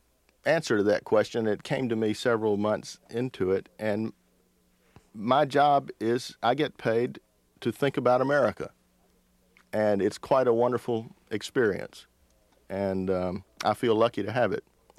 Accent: Alabama, United States; I was greatly influenced as a young person growing up in Alabama when Bear Bryant was the football coach at the University of Alabama.

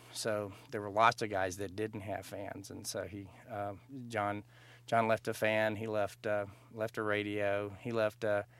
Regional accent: Texas, United States; I grew up in Texas in a home that was opposed to the death penalty

